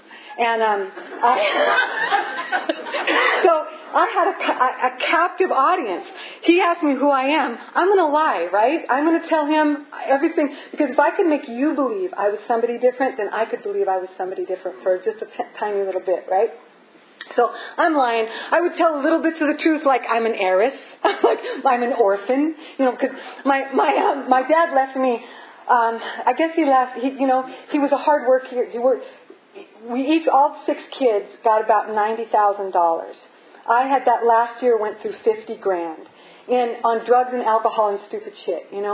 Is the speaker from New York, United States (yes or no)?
no; Spokane, Washington, United States; You know, I'm from Spokane. We talk normally.